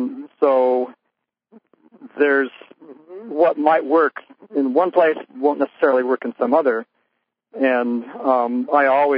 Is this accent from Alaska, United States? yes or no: no; Idaho, United States; We grew up in Idaho, in southern Idaho.